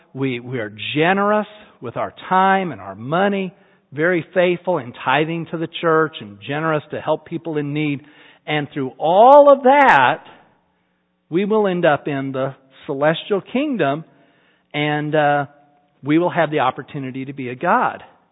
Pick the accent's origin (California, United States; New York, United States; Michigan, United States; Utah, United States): Utah, United States; Salt Lake City; born there; because I was born in Salt Lake City, and I'm white, and my parents were middle class